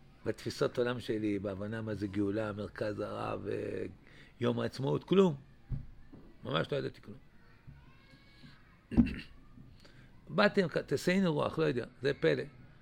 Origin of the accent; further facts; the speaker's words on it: Tel Aviv, Tel Aviv District, Israel; גדלתי בתל אביב, בשכונת שפירה, איפה שהיום שם כל הסודנים שם. כשאני גרתי שם לפני 40 שנה, יש שם פשע וסמים